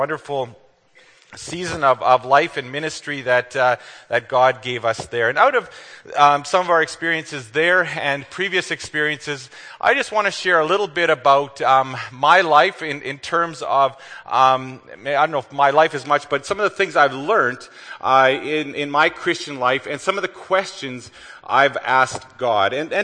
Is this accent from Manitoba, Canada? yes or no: yes; Manitoba, Canada; I grew up in the Winkler-Plum Coulee area.